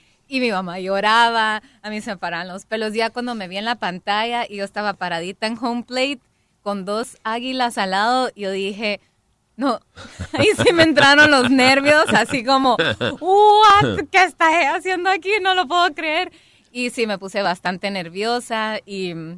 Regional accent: Guatemala; Sí, vengo desde Guatemala. Estoy súper emocionada de estar aquí en Miami

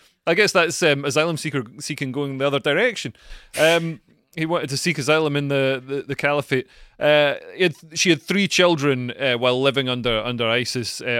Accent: United Kingdom; So I think I'm just British.

